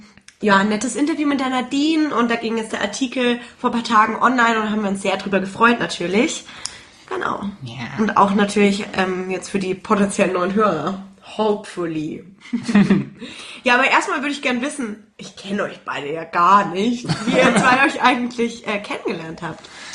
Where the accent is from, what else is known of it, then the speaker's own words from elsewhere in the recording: Trostberg, Bavaria, Germany; now in Munich, Germany; Wir kommen ja beide aus Trostberg und wohnt jetzt beide in München.